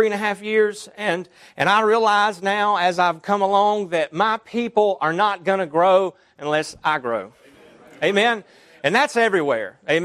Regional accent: Alabama, United States

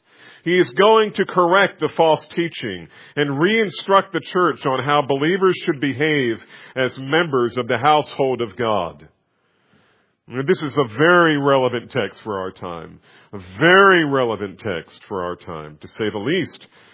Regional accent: New Jersey, United States; I mean, I grew up in New Jersey. I understand this.

